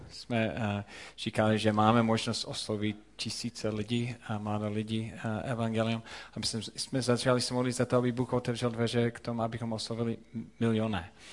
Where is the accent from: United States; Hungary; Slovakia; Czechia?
United States; Colorado; Czech is a second language; also born or lived in Philippines / Germany; now in Czech Republic; nejsem Čech, to už slyšíte, taky víte podle jméno. A já jsem Američan, ale já jsem se narodil na Filipínách. Moje rodiče tam byli, sloužili. A pak jsem vyrostl v Colorado. 10 let jsem žil v Německu a další 14 tady.